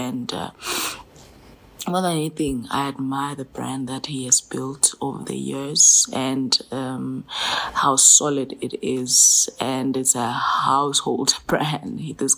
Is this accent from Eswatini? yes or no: yes; Eswatini; when he discovered that I was from Eswatini, and our friendship grew.